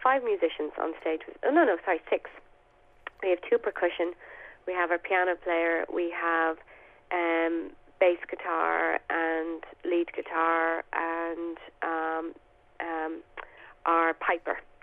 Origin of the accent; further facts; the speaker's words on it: Ireland; we're five Irish lassies out there doing our thing